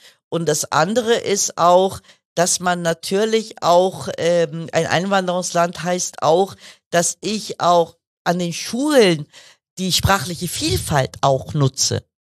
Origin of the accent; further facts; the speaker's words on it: Germany; Ich meine, Deutschland ist meine Heimat